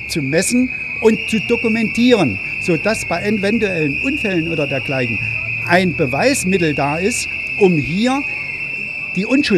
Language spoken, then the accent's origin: German; Brandenburg, Germany; Ich komme in der Nähe von Berlin, ich von der Selbsthilfegruppe Eichwalde.